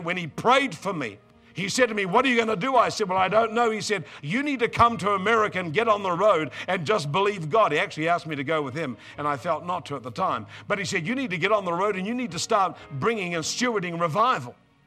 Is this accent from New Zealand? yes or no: yes; New Zealand; because I come from New Zealand, and we have something like 4 million sheep, bigger population of sheep than people.